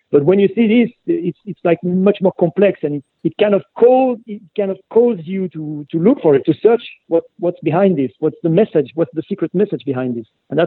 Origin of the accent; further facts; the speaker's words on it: France; I grew up in France and I didn't know British history that much.